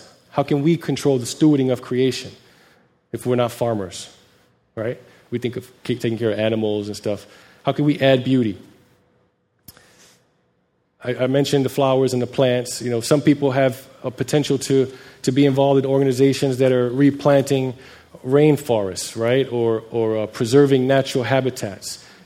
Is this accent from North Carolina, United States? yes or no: no; New York City, New York, United States; I grew up in New York City, boy. Woo! And roaches.